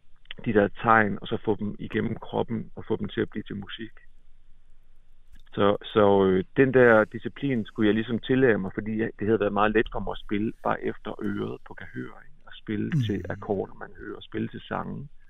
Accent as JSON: {"language": "Danish", "town": "Aarhus", "region": "Central Denmark Region", "country": "Denmark", "tie": "born or raised there", "said": "Det var i Aarhus, hvor jeg voksede op."}